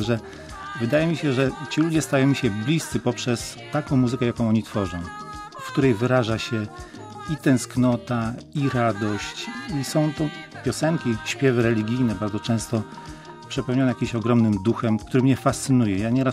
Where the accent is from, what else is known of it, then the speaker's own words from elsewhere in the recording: Masovian Voivodeship, Poland; Obaj pochodzimy z diecezji radomskiej.